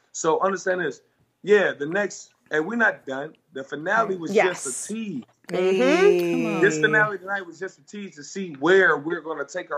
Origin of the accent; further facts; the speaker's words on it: Chicago, Illinois, United States; And growing up as kids, we had enough heartaches and destruction just growing up in Chicago.